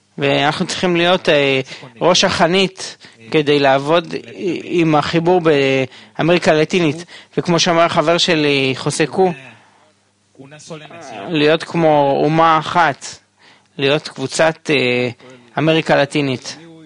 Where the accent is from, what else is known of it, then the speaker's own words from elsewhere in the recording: Venezuela; now in Israel; אני לא מפה, אני מוונצואלה.